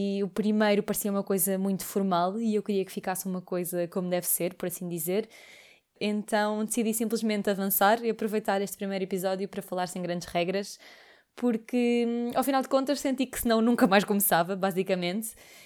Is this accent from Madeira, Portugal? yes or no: no; Lisbon, Portugal; tenho 26 anos, nasci e cresci em Lisboa e estudei medicina, portanto sou médica.